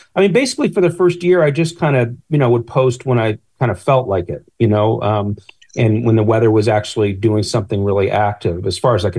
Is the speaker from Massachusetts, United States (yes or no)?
yes; Wayland, Massachusetts, United States; I grew up in Wayland, Mass., and so right by Framingham.